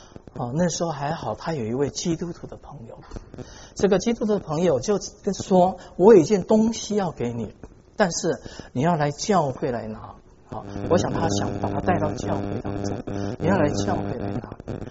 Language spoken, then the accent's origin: Chinese; Guangdong, China; 对不起啊，我是广东人，可是我广东话讲不流利，不然我就讲给你听了。